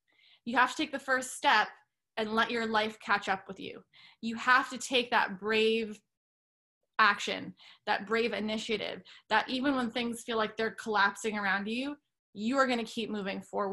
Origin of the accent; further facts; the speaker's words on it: Canada; I'm Lebanese, and Timbits. I'm originally Canadian.